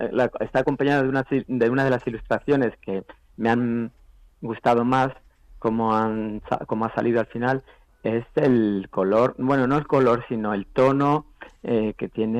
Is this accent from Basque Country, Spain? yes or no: yes; Bilbao, Basque Country, Spain; now in Madrid, Spain; Soy de Bilbao, pero llevo ya tiempo aquí viviendo en Madrid.